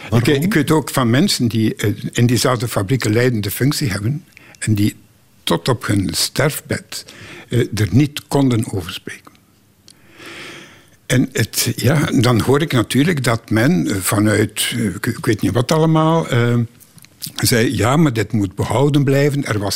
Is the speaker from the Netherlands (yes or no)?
no; Bruges, Flanders, Belgium; born there; Ik ga niet terug naar Brugge, waar ik geboren ben.